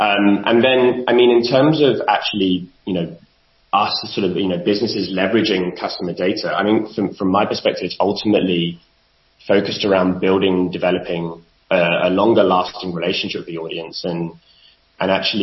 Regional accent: London, United Kingdom; I'm trying not to introduce my bias here of being a Londoner

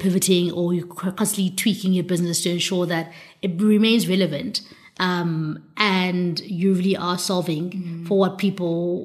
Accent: South Africa; as South African specifically, you sometimes look around and you're like, so much is going wrong.

